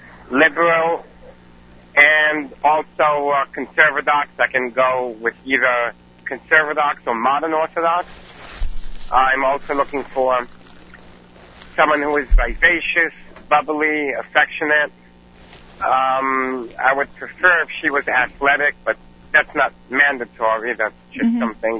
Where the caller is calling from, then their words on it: New York City, New York, United States; The Upper West Side of Manhattan.